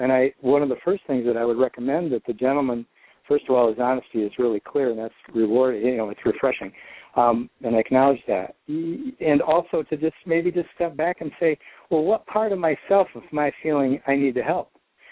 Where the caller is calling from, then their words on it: Lansing, Michigan, United States; Lansing, Michigan.